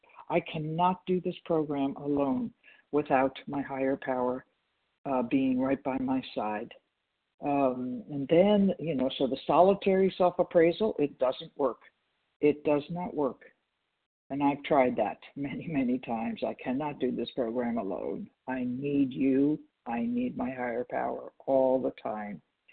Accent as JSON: {"language": "English", "town": "Walnut Creek", "region": "California", "country": "United States", "said": "And I'm from California, Walnut Creek."}